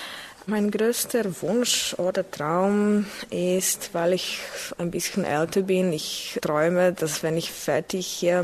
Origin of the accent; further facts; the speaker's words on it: Bratislava, Bratislava Region, Slovakia; German is a second language; Ich komme aus Bratislava, aus der Slowakei. Ich wurde im Juni 1986 geboren